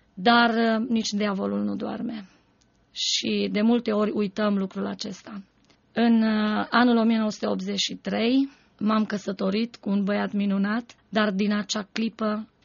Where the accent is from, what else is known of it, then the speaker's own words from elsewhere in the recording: Romania; now in Timișoara, Romania; un păstor din Apuseni a avut dorința să înființeze o orchestră în Biserica Baptistă din satul meu.